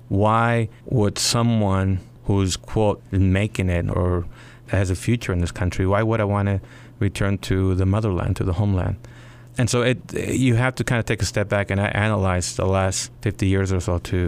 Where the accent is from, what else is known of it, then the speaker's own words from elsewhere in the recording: Mexico; now in United States; when I used to drive to Mexico from the border, from El Paso, and I go to my hometown